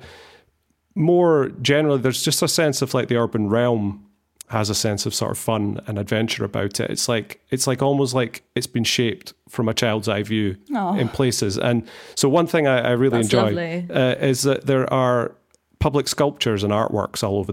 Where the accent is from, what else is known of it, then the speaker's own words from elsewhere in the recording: Scotland, United Kingdom; also born or lived in Glasgow; Yeah, there's no getting away from it. Again, I mean, I'm Scottish.